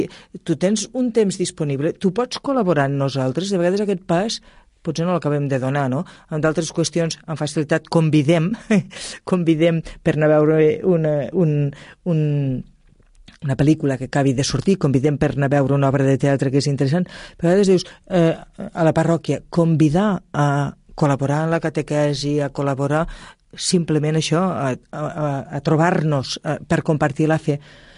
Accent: Juneda, Catalonia, Spain; jo soc de Juneda, a la parròquia de Juneda

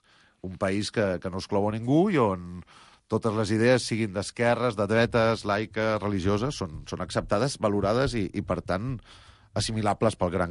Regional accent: Barcelona, Catalonia, Spain; Jo, que sóc del Guinardó, de petit Passeig Maragall era la meva frontera a la part baixa i Verge de Montserrat a l'alta.

